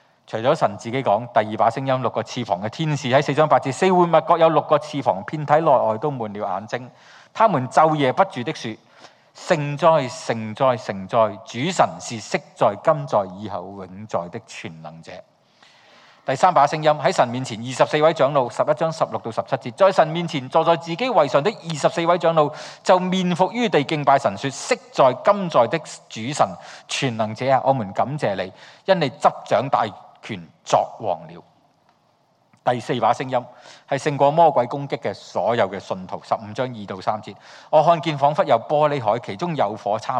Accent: Hong Kong; 我们作为香港人

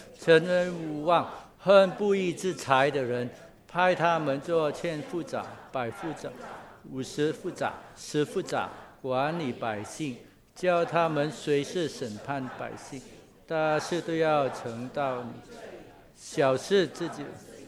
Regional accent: Guangdong, China; accent: Cantonese; 我们广东话看到你抬头累都鬼了哈

